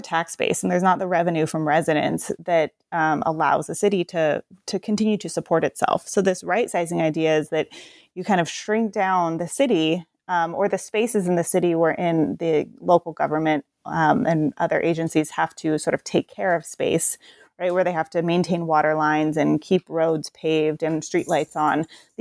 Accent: Portland, Oregon, United States

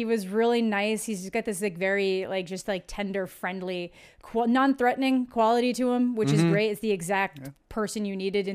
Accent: Canada; It's always interesting to watch a lot of, like, American military stuff when, like, as a Canadian, and just how people kind of respond to things.

